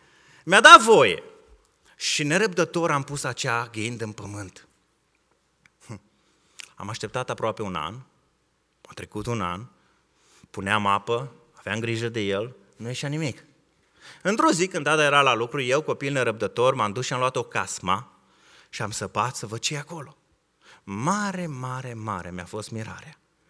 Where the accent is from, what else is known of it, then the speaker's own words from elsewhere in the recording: Dobruja, Romania; cum aș putea să plantez și eu un stejar la noi acasă, în Dobrogea?